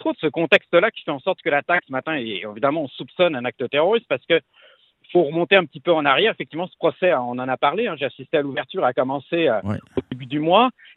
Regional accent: Paris, Île-de-France, France; moi, je suis né à Paris, hein, j'ai habité Paris longtemps.

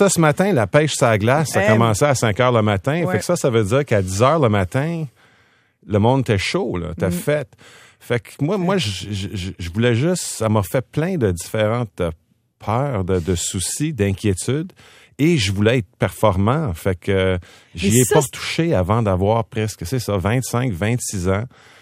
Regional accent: Wendover, Ontario, Canada; Je viens d'une famille canadienne-française de l'Ontario. Là. Je suis d'Ottawa, de Wendover, Ontario.

